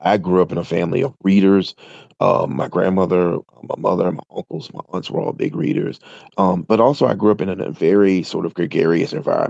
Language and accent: English; Virginia, United States; So King of Ashes takes place in Central Virginia, which is my home state. Almost all my books take place in Virginia.